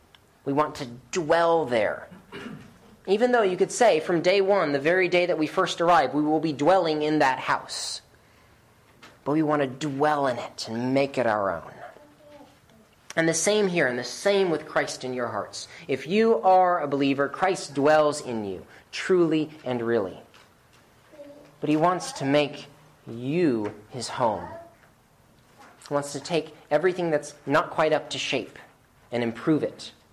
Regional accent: United States; Don't get me wrong, I love this country, and I thank God that I am an American.

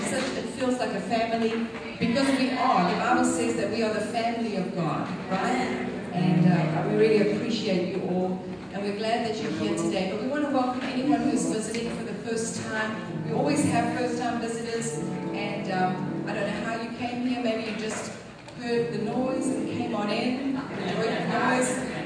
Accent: South Africa; You know, I grew up in South Africa

